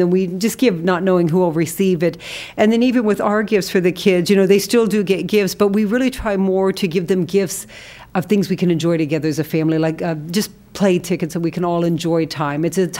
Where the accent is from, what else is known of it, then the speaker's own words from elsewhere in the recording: Toledo, Ohio, United States; There's a Christmas tree farm over in White House, Ohio. I'm from the Toledo area.